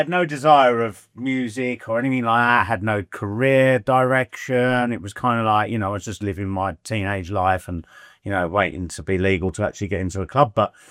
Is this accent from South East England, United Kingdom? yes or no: yes; Crawley, South East England, United Kingdom; Yeah, so I'm originally from Crawley, down by Brighton.